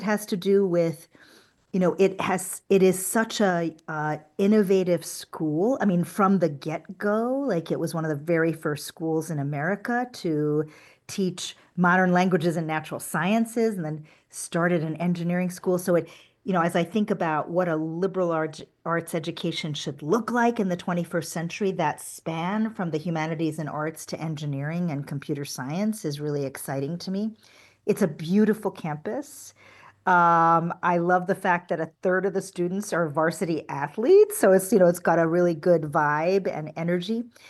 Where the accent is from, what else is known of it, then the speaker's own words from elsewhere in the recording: Bronx, New York, United States; So I am a New Yorker by birth, so daughter of Hungarian refugees. I grew up in the Bronx and went to PS 56. So coming to Union is coming back to New York, which is great.